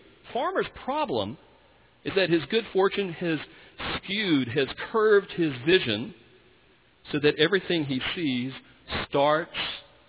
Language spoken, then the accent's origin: English; Louisiana, United States; And we moved back to Louisiana, my home state, where I've been called to be rector of Grace Episcopal Church and school.